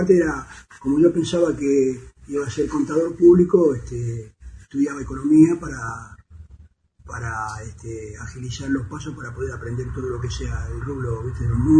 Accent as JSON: {"language": "Spanish", "region": "Buenos Aires", "country": "Argentina", "tie": "born there", "said": "Nací en Capital Federal, en la Maternidad Sardá, en Parque Patricio. Wow. Pues mis viejos vivían ahí."}